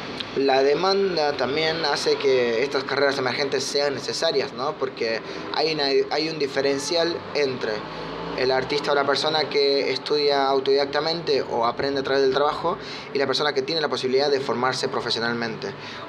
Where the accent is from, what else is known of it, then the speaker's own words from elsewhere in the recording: Bolivia; moved away as an adult; now in Argentina; soy de Bolivia, actualmente trabajo como director de arte. Vivo en Argentina hace como 9 años.